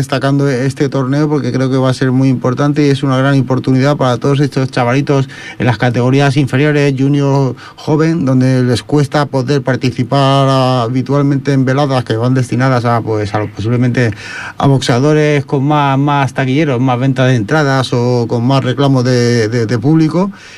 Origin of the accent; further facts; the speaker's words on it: Catalonia, Spain; Soy catalán, pero de raíces extremeñas